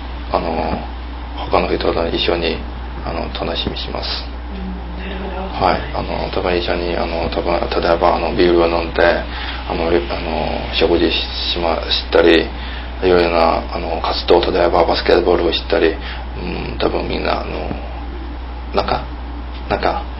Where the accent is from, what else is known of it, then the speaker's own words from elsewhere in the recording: Shandong, China; Japanese is a second language; 私のふるさと山東省は、上海より綺麗じゃない、でも山東省の歴史が長い